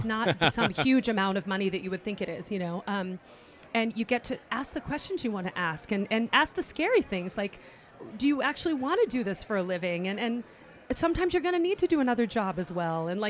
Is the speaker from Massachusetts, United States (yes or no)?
no; California, United States; I'm from California